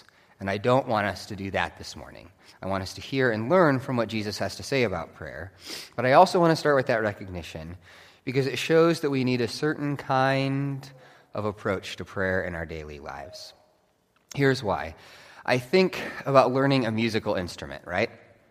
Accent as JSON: {"language": "English", "region": "Nebraska", "country": "United States", "said": "it is not because of corn, because I am from Nebraska"}